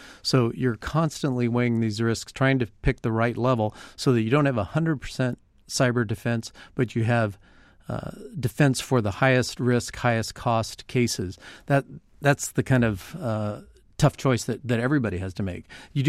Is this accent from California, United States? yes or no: yes; California, United States; I grew up in Southern California watching the Lakers and rooting for the Celtics.